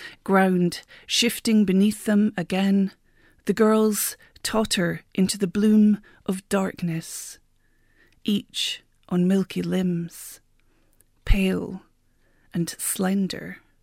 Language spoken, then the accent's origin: English; United Kingdom; I grew up in Thatcher's Britain